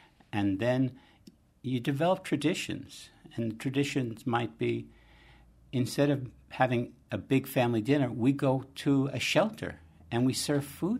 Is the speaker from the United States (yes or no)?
yes; Bronx, New York, United States; now in Boston, United States; I remember growing up in the Bronx and from working class family